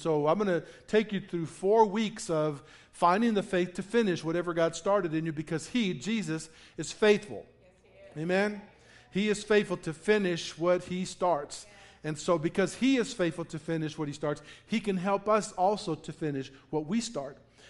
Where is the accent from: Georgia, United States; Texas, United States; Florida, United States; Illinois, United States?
Texas, United States; moved away; When I first moved to New Mexico, I moved here from Texas. My family and I moved here from Texas October of 2000. And I grew up in West Texas